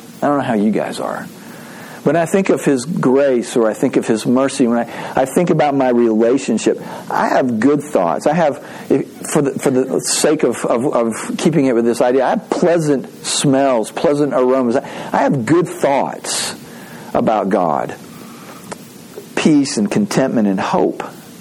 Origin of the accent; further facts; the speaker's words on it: Texas, United States; This is weird growing up in West Texas